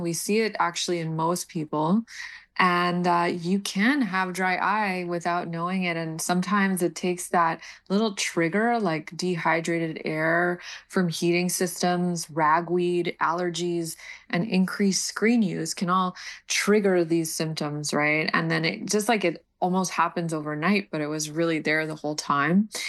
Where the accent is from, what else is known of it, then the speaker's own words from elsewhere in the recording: Montreal, Quebec, Canada; I am. Yes, I am from Montreal.